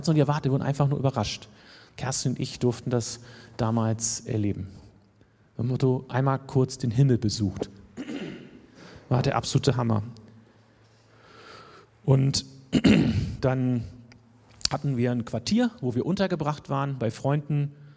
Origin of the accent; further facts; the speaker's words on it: Lower Saxony, Germany; Und das ist ja auch in der Ecke, wo ich aufgewachsen bin. So Braunschweiger Region, irgendwie Göttingen und so irgendwie südliches Niedersachsen, so ungefähr.